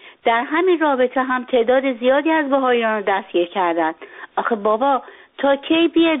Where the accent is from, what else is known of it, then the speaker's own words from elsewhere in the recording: Iran; ما چه اشتباهی کردیم که تو ایران دنیا آمدیم و داریم زندگی میکنیم.